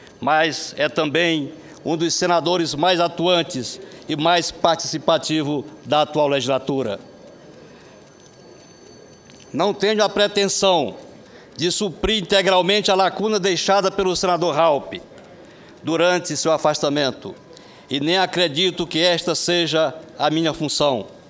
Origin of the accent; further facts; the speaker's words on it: Granja, Ceará, Brazil; now in Jaru, Brazil; dois amigos que vieram da minha terra natal, o prefeito do município de Granja